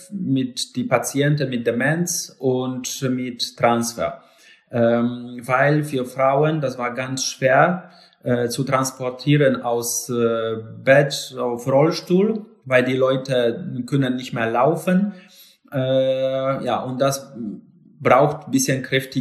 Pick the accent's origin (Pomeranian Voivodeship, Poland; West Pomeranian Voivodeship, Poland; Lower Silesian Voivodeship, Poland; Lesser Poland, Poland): Lower Silesian Voivodeship, Poland; German is a second language; now in Poznań, Poland; ich habe neben Hirschberg in Schlesien ausgewachsen. Dort auch bin geboren und vor 15, 16 Jahren bin nach Posen gezogen.